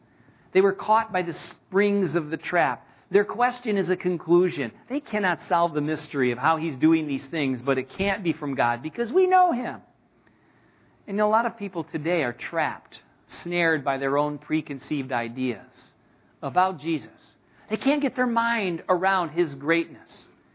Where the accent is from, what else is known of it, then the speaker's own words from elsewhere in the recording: Michigan, United States; also born or lived in California; When I was in California, I grew up in Michigan. Went to California, got involved in Calvary Chapel and got trained in ministry, and then I was praying about going back to my hometown.